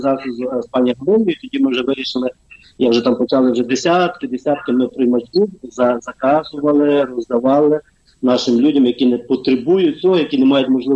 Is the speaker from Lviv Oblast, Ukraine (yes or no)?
yes; Korysno, Lviv Oblast, Ukraine; moved away as an adult; я сам родом з Перемишлянщини, таке є село Корисно. Був там народжений. От, потім 20 років як за границею. От я в 2001 році як виїхав.